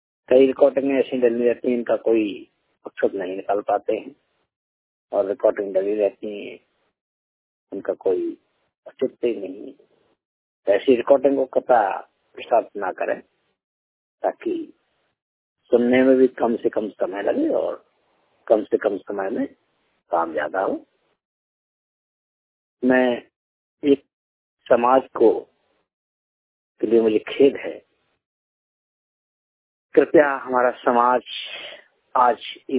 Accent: Uttar Pradesh, India; मैं जिला जालौन उत्तर प्रदेश यूपी का रहने वाला हूँ।

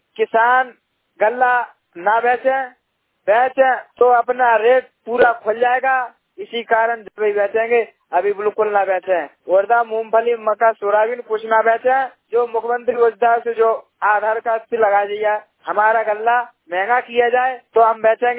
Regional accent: Ganesh Khada, Madhya Pradesh, India; मेरा गाँव गणेश खड़ा है, विकासखंड खनियानाना जिला शिवपुरी।

